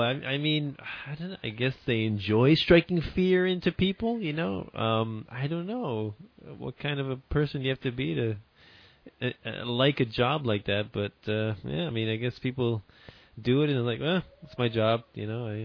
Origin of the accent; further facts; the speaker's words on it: New York, United States; we moved back to, you know, Rockland County, where I grew up in New York